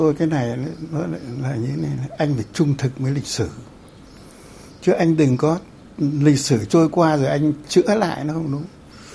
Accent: Hanoi, Vietnam; Vì tôi dân Hà Nội mà nó không cho đi săn.

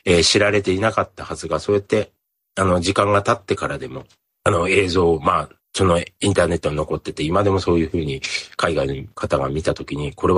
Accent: Fukushima, Japan; 僕はその自分のふるさと福島が東日本大震災で大きな被害を受けた後に

